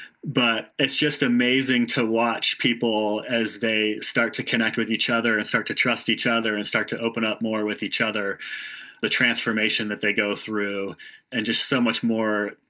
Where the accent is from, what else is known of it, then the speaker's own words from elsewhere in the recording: Washington, United States; I grew up in Washington State, down near Mount Tahoma, Mount Rainier, on the Nisqually River.